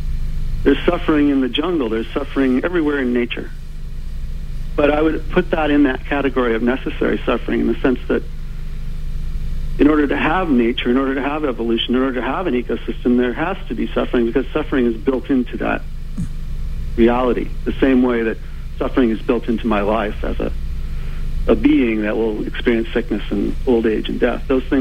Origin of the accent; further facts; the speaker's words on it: United States; because I, as an American, am part of that.